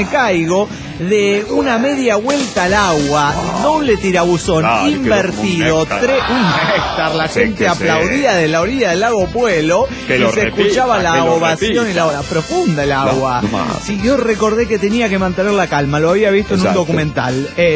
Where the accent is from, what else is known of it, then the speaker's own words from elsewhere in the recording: Orizaba, Veracruz, Mexico; ando en mi tierra, Orizaba, ver Orizaba. Ver. Ah, no, Veracruz, claro.